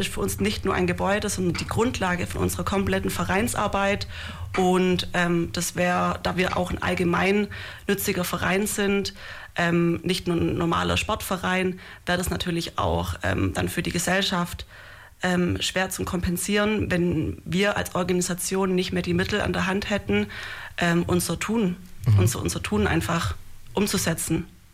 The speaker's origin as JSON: {"language": "German", "town": "Ulm", "region": "Baden-Württemberg", "country": "Germany", "said": "Ich komme aus Ulm"}